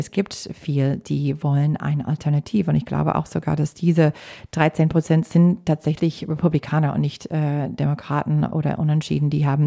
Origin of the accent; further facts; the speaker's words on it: Wisconsin, United States; German is a second language; now in Germany; Und diese Woche haben also 4 Bundesstaaten gewählt, inklusive mein Heimatstadt Wisconsin.